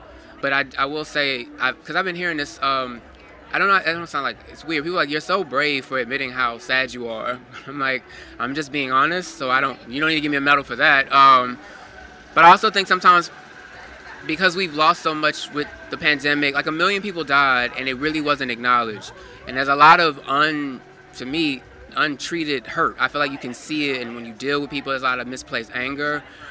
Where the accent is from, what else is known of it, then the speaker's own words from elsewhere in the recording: Houston, Texas, United States; her son found out that I was from Horn Park in Houston, and I went to Madison.